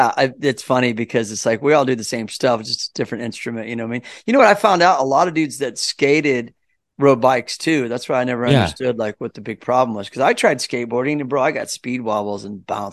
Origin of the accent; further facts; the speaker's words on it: Kansas City, Missouri, United States; where I was raised in the Midwest in Kansas City